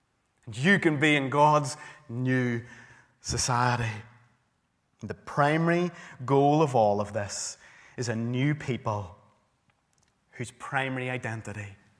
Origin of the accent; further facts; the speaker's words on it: Northern Ireland, United Kingdom; born there; I have a birth certificate that says that I was born in South Tyrone Hospital in Northern Ireland. And because I'm born in Northern Ireland, like many of you here, I'm entitled to both British and Irish citizenship.